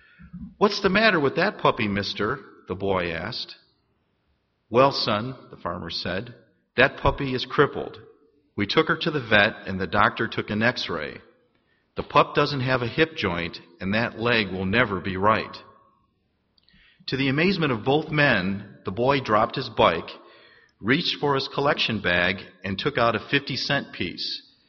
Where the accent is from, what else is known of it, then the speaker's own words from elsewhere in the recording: Michigan, United States; I guess growing up in Michigan, football was big, unlike basketball is here.